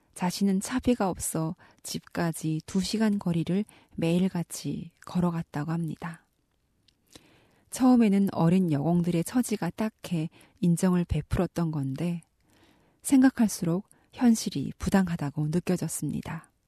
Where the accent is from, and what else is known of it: North Korea